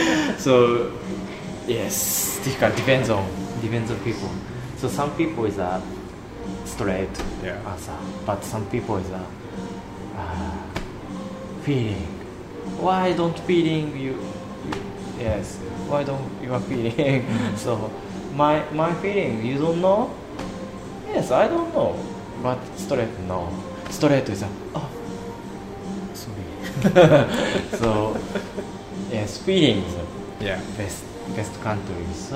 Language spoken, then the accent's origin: English; Chiba, Japan; English is a second language; Chiba. Chiba is around Tokyo.